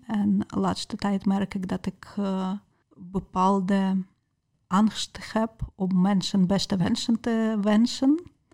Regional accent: Ukraine; Dutch is a second language; Ik zeg altijd dat ik ben kind van Sovjet-Unie. Maar ik zie Sovjet-Unie meer dat wij meer aan samenhorigheid werkten. Aan respect voor iedereen, respect voor iedere nationaliteit, respect voor iedere mens. Ja, Oekraïne, sommige mensen zien dat wij zijn vrij van Rusland.

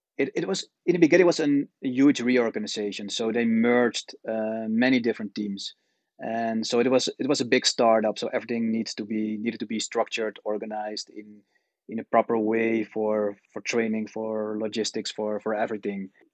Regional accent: Netherlands; I'm born and raised in the Netherlands, right?

